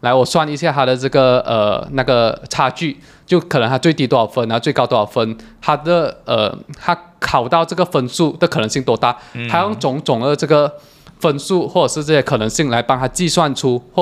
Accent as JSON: {"language": "Chinese", "country": "Malaysia", "said": "我们就讲我们是马来西亚来"}